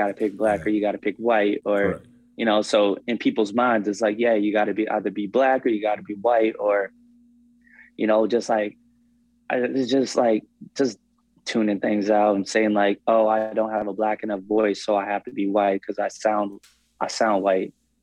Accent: Portland, Oregon, United States; I lived in Portland in the Northeast side, I was more, I guess you could say, comfortable

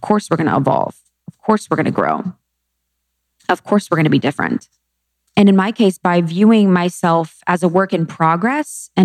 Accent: Ohio, United States; also born or lived in Chicago / New York; You know, I grew up in Ohio. I went to school in Ohio. I lived in Chicago.

